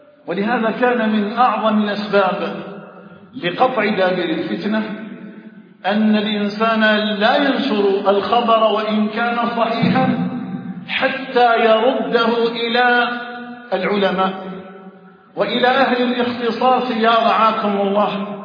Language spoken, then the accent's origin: Arabic; Algeria; اللهم احفظ بلادنا الجزائر من كل سوء